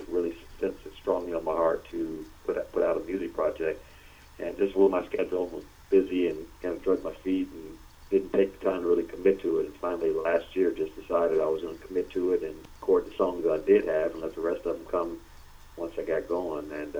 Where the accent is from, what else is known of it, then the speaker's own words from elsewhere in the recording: Detroit, Michigan, United States; growing up in Detroit, I started singing there. You know, I started singing in the Baptist church. And then from there, went to high school in Detroit that had a gospel choir.